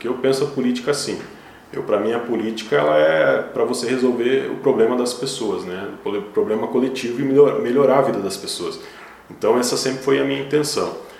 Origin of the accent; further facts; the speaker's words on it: Xanxerê, Santa Catarina, Brazil; Eu sou um xanxerense, eu nasci aqui, hoje eu tenho 33 anos, nasci aqui no Hospital São Paulo